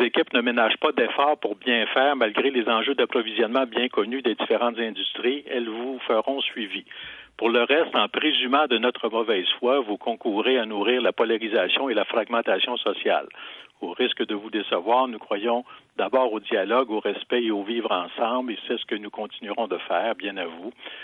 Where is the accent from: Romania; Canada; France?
Canada; Montreal, Quebec; je suis natif du West Island à Montréal. Hein. C'est le West Island, c'est pas l'ouest de l'île.